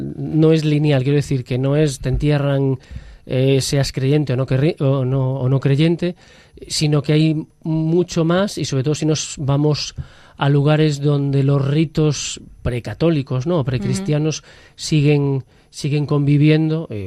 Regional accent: Galicia, Spain; Ya no te hablo yo como gallego, ¿no? Que aquí en Galicia con esa tradición que tenemos

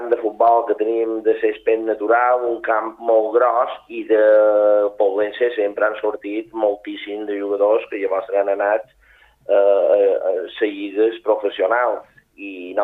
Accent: Balearic Islands, Spain; jo particularment com a mallorquí, m'agrada que hi hagi aquests equipos també que competeixin amb nosaltres

